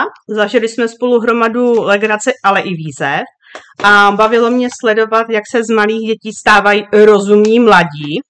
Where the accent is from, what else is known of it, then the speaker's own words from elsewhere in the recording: Brno, South Moravian Region, Czechia; Jsem rodilý Brňák, takže z Brna.